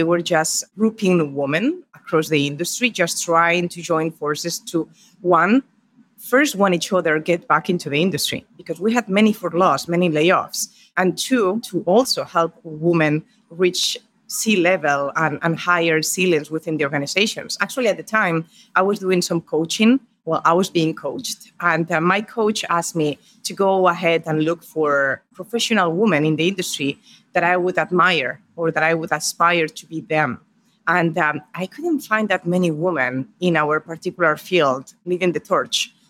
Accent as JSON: {"language": "English", "country": "Spain", "tie": "born or raised there", "said": "I was born and raised in Spain."}